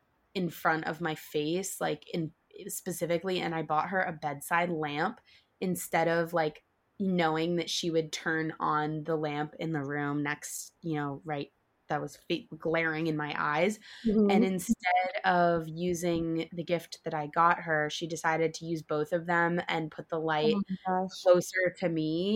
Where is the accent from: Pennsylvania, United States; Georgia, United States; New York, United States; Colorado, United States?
New York, United States; New York City; I'm 23 years old. I'm from New York City.